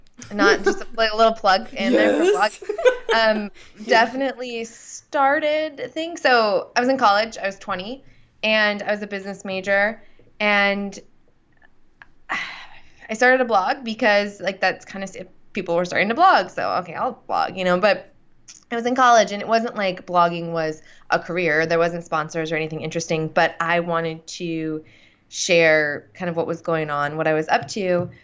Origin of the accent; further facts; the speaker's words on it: California, United States; I'm from California. I was in California.